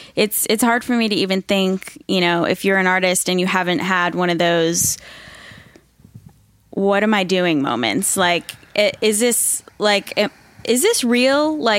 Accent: Connecticut, United States; now in Nashville, United States; I grew up in Connecticut, but I have been coming here just meeting people, writing since I was that young.

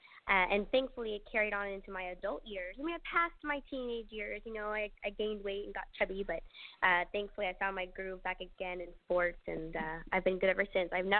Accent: Orlando, Florida, United States; As a kid, growing up in Orlando, besides Disney being a hobby, my four brothers and they decided to take taekwondo.

